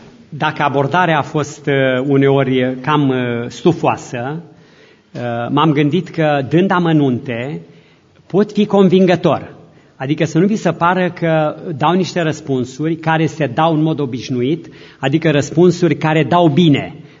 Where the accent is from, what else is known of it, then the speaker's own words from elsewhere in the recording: Romania; Regățenii de unde sunt eu acolo spun că ardelenii sunt niște oameni reci, așa spun.